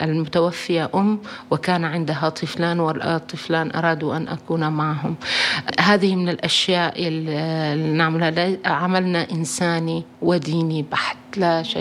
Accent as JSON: {"language": "Arabic", "country": "Syria", "said": "لأنه عندنا في سوريا وفي بعض المناطق نقول أعوذ بالله هذه مغسلة أموات"}